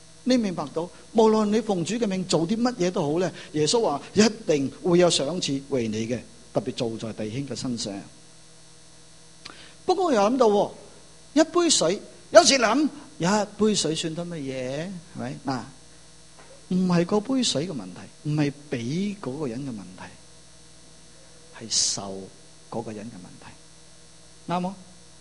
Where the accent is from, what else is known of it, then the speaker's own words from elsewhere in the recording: China; 好，我哋中国人呢